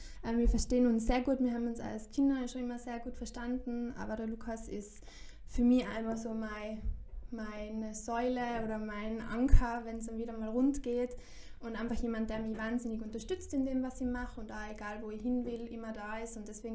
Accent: Innsbruck, Tyrol, Austria; ich bin 27, ich komme aus Innsbruck

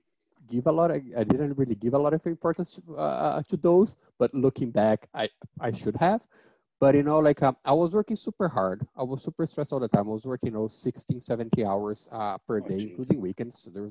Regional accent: Brazil; But, you know, I'm actually from Brazil.

